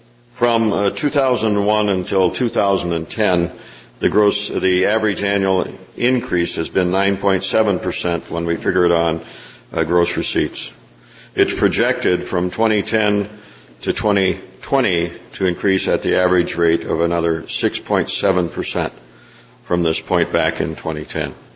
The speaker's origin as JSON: {"language": "English", "country": "United States", "tie": "born or raised there", "said": "I was born and raised in Turner County on a farm that did not have electricity until in the 1950s when we got electricity."}